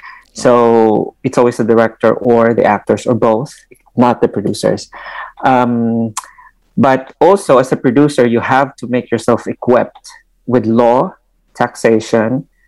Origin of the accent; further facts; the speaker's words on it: Iloilo, Western Visayas, Philippines; growing up in Iloilo, from a, you know, impoverished community